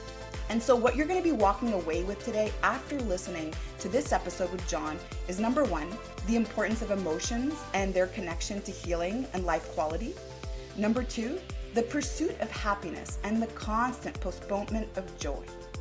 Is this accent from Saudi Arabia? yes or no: yes; Saudi Arabia; John and I actually share our experiences growing up in Saudi Arabia